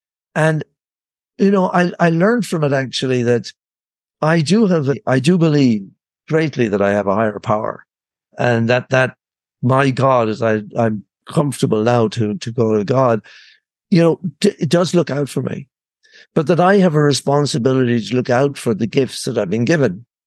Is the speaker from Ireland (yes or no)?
yes; Ireland; born there; I was born in Ireland